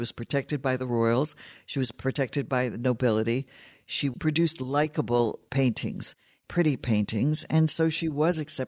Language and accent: English; United States; and me maybe as an American, I look at this and I think, gee, this doesn't look like seduction to me.